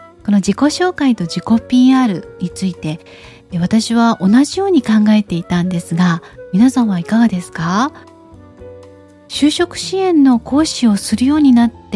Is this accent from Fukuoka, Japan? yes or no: yes; Fukuoka, Japan; 福岡市出身です。